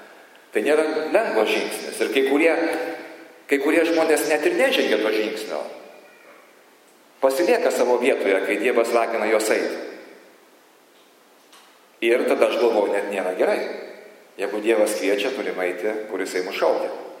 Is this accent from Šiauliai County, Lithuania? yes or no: no; Kaunas, Kaunas County, Lithuania; also born or lived in Utena; aš anksčiau sakydavau, kad aš kaunietis iki kaulų smegenų niekur kitur nenoriu gyventi Kaune.